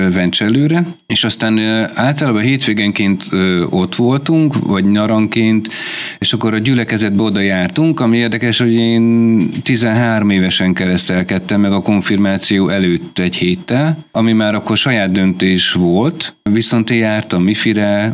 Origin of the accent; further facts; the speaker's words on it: Tokaj, Borsod-Abaúj-Zemplén, Hungary; Ha megkérdezik, akkor én mindig is azt mondom, hogy én tokai vagyok.